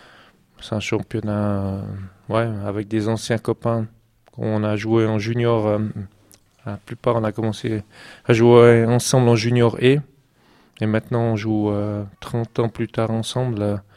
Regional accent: Lausanne, Vaud, Switzerland; now in Morat, Switzerland; Moi, je viens de Lausanne

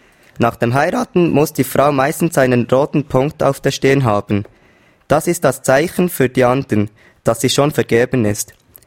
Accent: Switzerland; Das Leben in Sri Lanka ist nicht so einfach wie bei uns in der Schweiz.

